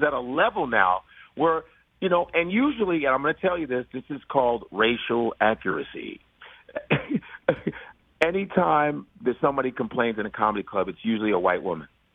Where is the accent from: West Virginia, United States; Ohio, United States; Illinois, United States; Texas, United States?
Illinois, United States; Chicago; growing up in Chicago, I would stay up later than most kids. And my father would be like, and, you know, I'm Nigerian.